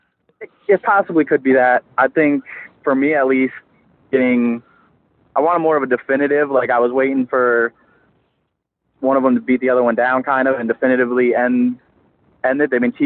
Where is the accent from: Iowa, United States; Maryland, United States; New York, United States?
New York, United States; Albany; I'm from Albany, New York.